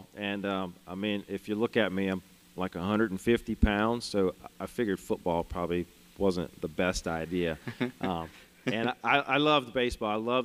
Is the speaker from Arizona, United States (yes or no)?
no; Louisiana, United States; I'm from South Louisiana. Grew up, I was born and raised there.